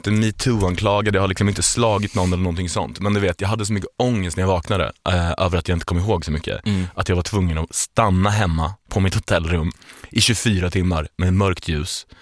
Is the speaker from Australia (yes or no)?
no; Norway; Swedish is a second language; Jag är ju norsk